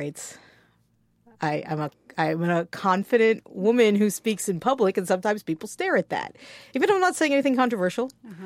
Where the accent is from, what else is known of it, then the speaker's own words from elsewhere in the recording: Maryland, United States; We're both originally from Maryland. I was born in Washington, D.C., but I just spent the first couple of days there, in the hospital. Yeah. And we grew up in suburban Maryland, just outside Washington, D.C.